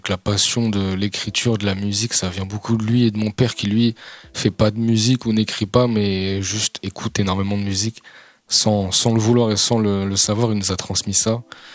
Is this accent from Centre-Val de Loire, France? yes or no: yes; Tours, Centre-Val de Loire, France; Je suis né à Tours, je suis Tourangeau. Je viens exactement de Chambéry-Tours